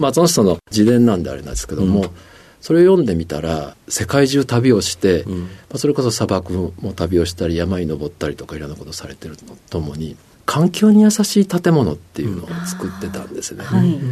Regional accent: Toyota, Aichi, Japan; 出身はですね、愛知県の豊田市、豊田町というところになります。

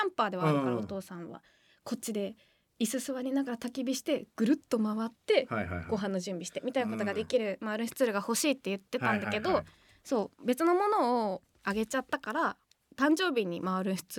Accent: Fukuoka, Japan; now in Tokyo, Japan; 私その福岡出身で今東京に来てるんで

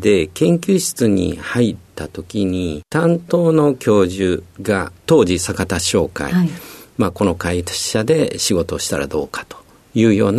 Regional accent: Kishiwada, Osaka, Japan; born there; 大阪府岸和田市という、だんじり祭りで有名な町に生まれました。

